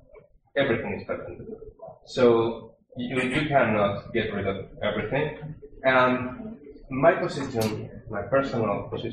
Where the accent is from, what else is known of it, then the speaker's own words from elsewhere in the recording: Spain; English is a second language; And I am a foreigner, I'm from Spain